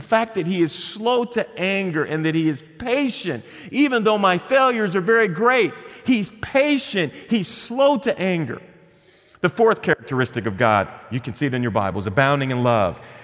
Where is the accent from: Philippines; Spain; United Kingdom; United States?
United States; St. Louis, Missouri; southern Missouri, which is my home state, I grew up in St. Louis, southern Missouri is full of what we call the Ozarks.